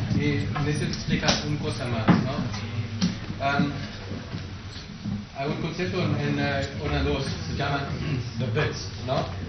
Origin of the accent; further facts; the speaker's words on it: South Africa; Spanish is a second language; soy obviamente de catalán, ¿no? Mi canción es muy mal y mi catalán peor. Soy de Sudáfrica